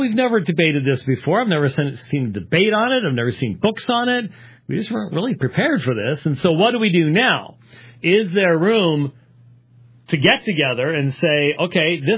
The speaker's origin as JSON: {"language": "English", "region": "Scotland", "country": "United Kingdom", "said": "I'm a Scotsman. Okay? It's just not. I'm not saying necessarily that people in Scotland today, because they are doing that, but us old time folks, this is not how we function."}